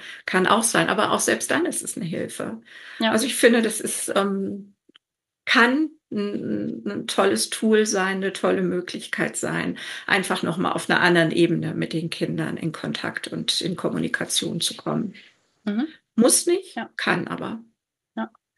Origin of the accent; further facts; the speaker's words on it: Lübeck, Schleswig-Holstein, Germany; ich komme nun aus Lübeck, Schleswig-Holstein, Hamburg.